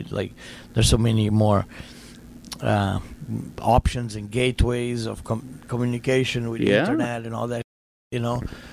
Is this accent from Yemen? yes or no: no; Brazil; I remember growing up in Brazil